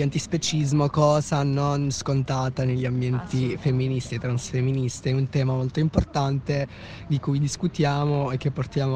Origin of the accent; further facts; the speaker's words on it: Bari, Apulia, Italy; perché noi siamo di Bari